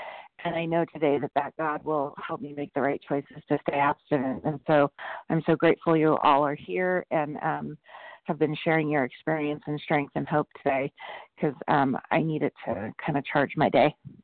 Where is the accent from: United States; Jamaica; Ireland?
Ireland; I'm Irish, and I'm, you know, Irish by culture, and I swear it makes me more stubborn.